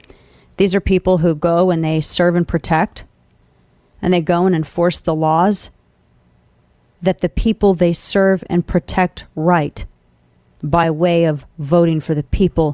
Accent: United States; as an American

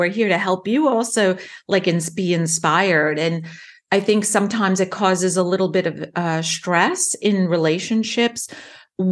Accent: New York, United States; accent: New York; I'm from New York. I still have my New York accent. That's where I was born and stayed till after college and started my career.

